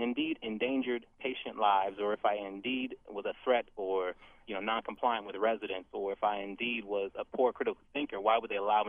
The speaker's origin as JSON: {"language": "English", "town": "Portland", "region": "Oregon", "country": "United States", "said": "I relocated from Portland, Oregon, originally came all this way, moved all my stuff"}